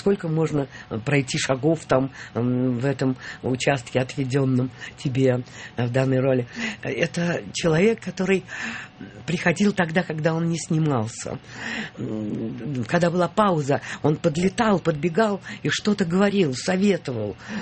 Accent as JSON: {"language": "Russian", "region": "Smolensk Oblast", "country": "Russia", "tie": "born there", "said": "Я родилась на Смоленщине, именно под Вязьмой."}